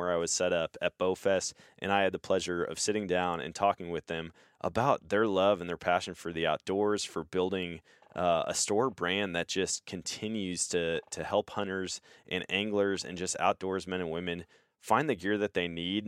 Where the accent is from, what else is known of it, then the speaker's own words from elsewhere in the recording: Eau Claire, Wisconsin, United States; That's where I grew up. I grew up in Eau Claire.